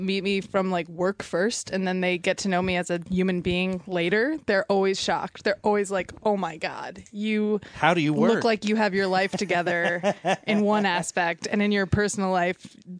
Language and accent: English; New York, United States; Yeah, I'm from Long Island.